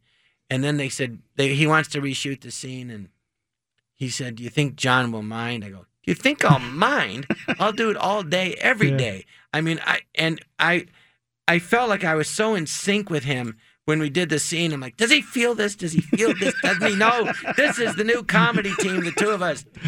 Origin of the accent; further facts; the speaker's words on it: Los Angeles, California, United States; I'm from Los Angeles.